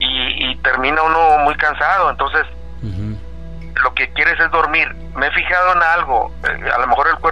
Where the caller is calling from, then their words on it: Monterrey, Nuevo León, Mexico; Monterrey.